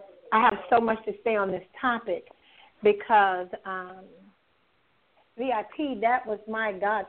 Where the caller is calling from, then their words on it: Detroit, Michigan, United States; I'm calling from Detroit, Michigan.